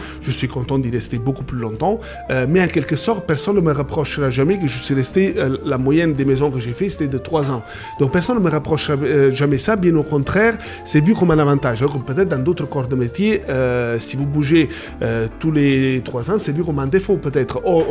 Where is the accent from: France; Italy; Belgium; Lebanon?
Italy; Naples, Campania; born there; French is a second language; moved away; also born or lived in England; je suis italien, bon, je pense que l'accent, vous pouvez l'entendre. Je suis né dans la banlieue de Naples, donc il y a très longtemps, il vaut mieux ne pas le dire. Bon, après, j'ai travaillé, vécu et travaillé un peu en Angleterre, 2 années